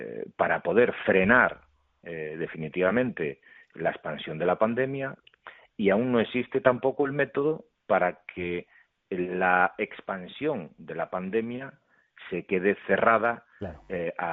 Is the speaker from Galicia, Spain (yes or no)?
yes; Galicia, Spain; soy gallego, vengo del mundo del mar